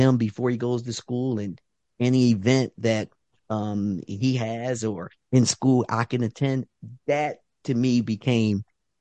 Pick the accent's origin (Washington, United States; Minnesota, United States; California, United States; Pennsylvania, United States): Pennsylvania, United States; Philadelphia; we grew up in North Philadelphia. For those that might know, we grew up in a 3-bedroom, 1-bath row home.